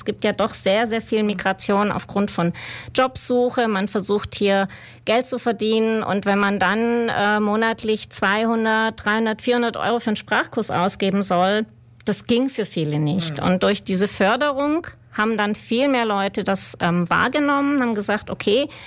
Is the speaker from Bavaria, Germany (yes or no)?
no; Esslingen, Baden-Württemberg, Germany; also born or lived in Kassel; Ich bin ursprünglich aus Kassel. Ich bin in Hessen geboren. Meine Eltern sind dann nach Süddeutschland umgesiedelt. Bin in Esslingen aufgewachsen, also gar nicht so weit weg von hier. Zum Studium dann nach Berlin.